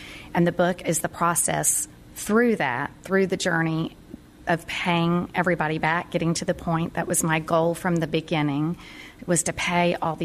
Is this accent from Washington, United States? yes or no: no; Dallas, Texas, United States; now in Austin, United States; I grew up in Dallas, Texas.